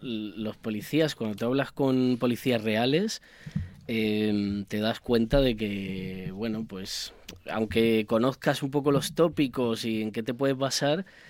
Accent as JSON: {"language": "Spanish", "town": "Fuenlabrada", "region": "Community of Madrid", "country": "Spain", "tie": "born or raised there", "said": "soy nacido en Madrid, pero llevo aquí, bueno, toda la vida."}